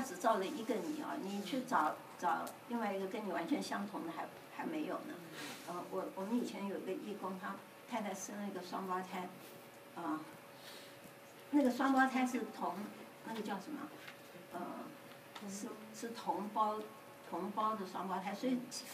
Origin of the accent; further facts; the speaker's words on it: Fuzhou, Fujian, China; 我觉得温州人不但会吃苦，我们福州人是 number one。